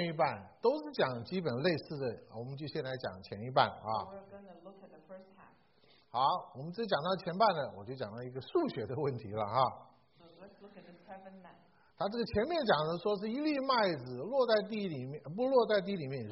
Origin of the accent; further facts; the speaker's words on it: China; 我们中国人有一句话非常好哈